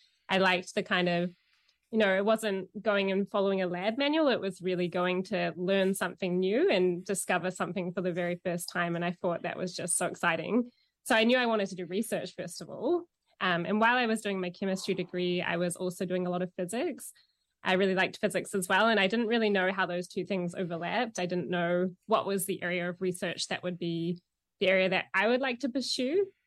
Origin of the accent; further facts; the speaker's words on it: New Zealand; accent: New Zealand; moved away as an adult; So I grew up in New Zealand, and you maybe can catch a little bit of the accent. I've been out of New Zealand for 10 years now, so it's fading, but still a little bit there.